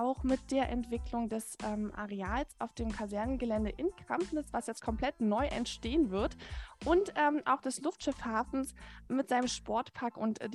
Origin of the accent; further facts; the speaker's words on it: Potsdam, Brandenburg, Germany; born there; also ich bin selber auch in Potsdam geboren und wenn man in Potsdam wohnt